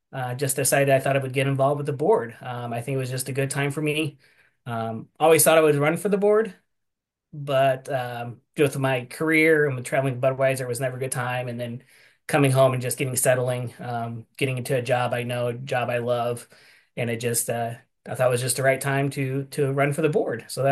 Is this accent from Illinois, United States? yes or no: yes; Springfield, Illinois, United States; I'm from Springfield, Illinois.